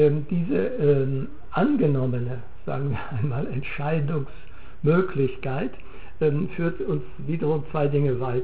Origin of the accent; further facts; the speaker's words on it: Bavaria, Germany; ich bin Bayer, ich bin Deutscher